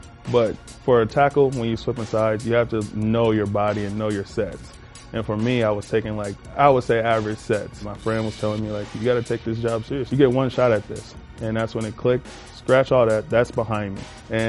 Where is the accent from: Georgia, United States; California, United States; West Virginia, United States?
California, United States; Oakland; Like, we both came from the same area. I'm from Oakland, California.